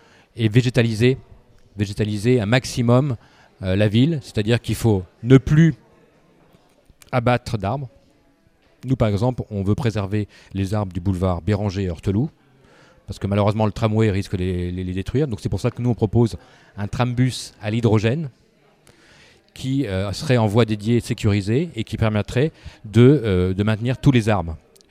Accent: Tours, Centre-Val de Loire, France; born there; j'ai 55 ans et je suis né à Tours.

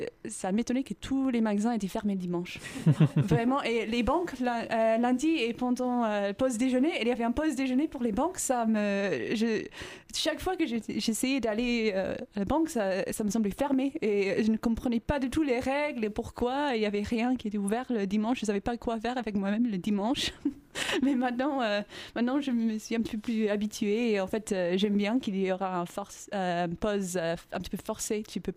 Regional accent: England, United Kingdom; French is a second language; now in Tours, France; je viens d'Angleterre, de l'University of York, dans le nord d'Angleterre, et je fais une année d'Erasmus.

